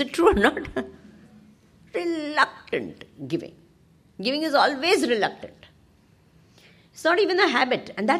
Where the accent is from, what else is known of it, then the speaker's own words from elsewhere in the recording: India; I'm just talking because I can relate to, because I was born and broug